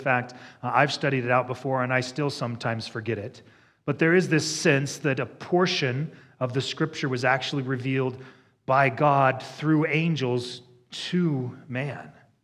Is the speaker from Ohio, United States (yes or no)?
no; Wyoming, United States; I don't trust at all because I'm from Wyoming, right?